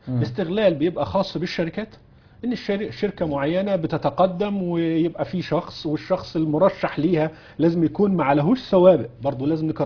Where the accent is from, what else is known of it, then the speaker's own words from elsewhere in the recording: Egypt; احنا عندنا في مصر أكتر من 12 ألف موقف عشوائي بإحصائيات غير رسمية.